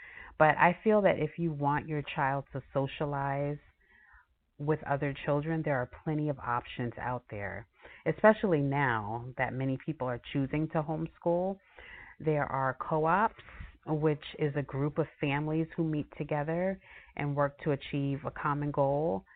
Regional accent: New York, United States; So I know for myself, growing up in New York, I remember going to public school

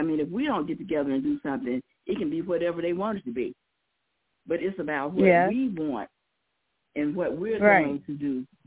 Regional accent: Jackson, Mississippi, United States; born there; for Rasha Unk. And I was born here in Jackson, Mississippi.

